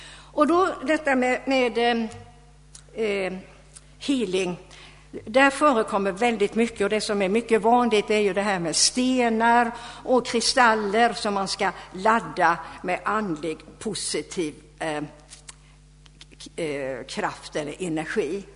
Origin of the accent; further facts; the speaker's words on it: Huskvarna, Jönköping County, Sweden; jag brukar gå på de här New Age-mässorna som finns hemma i Jönköpingstrakten, alltså i Huskvarna då